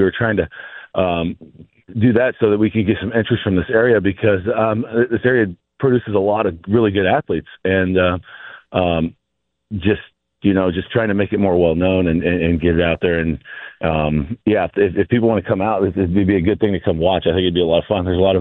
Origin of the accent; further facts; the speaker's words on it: Idaho, United States; I mean, we're from Idaho and we were the first team from Idaho to come.